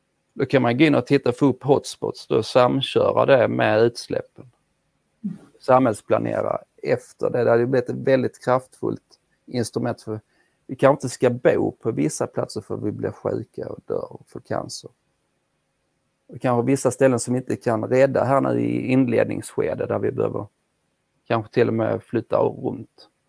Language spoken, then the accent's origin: Swedish; Åhus, Skåne, Sweden; accent: Skåne; jag hoppas de förstår min skånska då, för jag kommer från Åhus där vi inte riktigt kan säga ö på något normalt sätt.